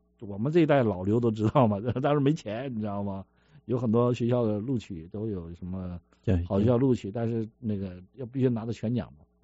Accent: Northeast China, China; 因为我是东北人，这个我说话可能能看

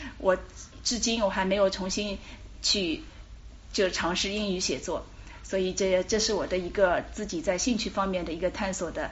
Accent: China; 油盐就是我们中国人说鼻涕虫那种东西

